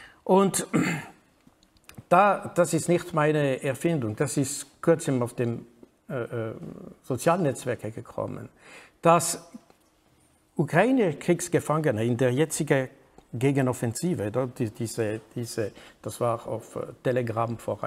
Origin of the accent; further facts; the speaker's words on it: Switzerland; ich bin Schweizer, ich habe den Privileg, nicht in der Krise zu sein